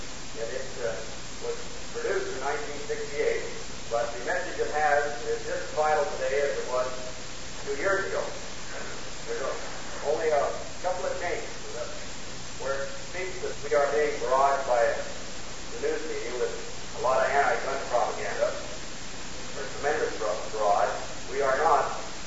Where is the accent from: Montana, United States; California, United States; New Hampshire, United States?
Montana, United States; Billings; from Billings.